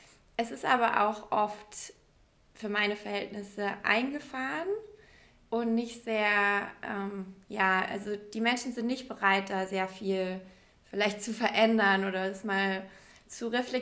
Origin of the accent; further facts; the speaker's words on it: Bavaria, Germany; ich bin ja auch aus Bayern, vom Land. Da werden Traditionen ja bekannterweise groß geschrieben.